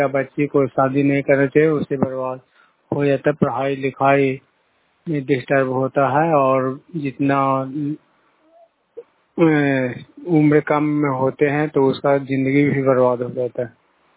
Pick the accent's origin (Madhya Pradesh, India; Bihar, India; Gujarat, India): Bihar, India; मैं नालंदा जिला के रहने वाले हैं, गुरायपुर पंचायत के निवासी हूँ।